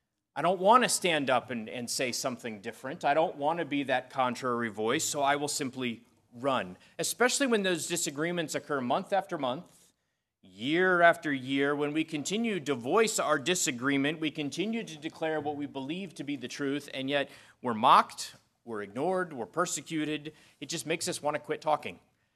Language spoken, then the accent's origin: English; Wisconsin, United States; now in Virginia, United States; I myself didn't grow up in Virginia. I grew up in Wisconsin, but I love Virginia